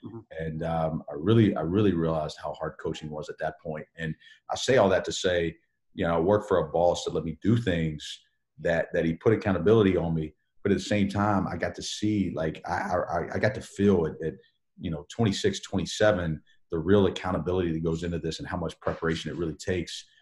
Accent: Florence, South Carolina, United States; also born or lived in Columbia; I grew up in Columbia early before we moved to Florence.

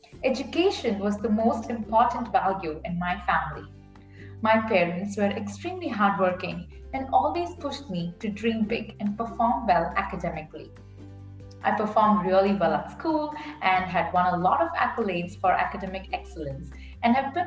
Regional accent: Chennai, Tamil Nadu, India; now in Seattle, United States; I'm originally from Chennai, India, and currently live in Seattle, Washington.

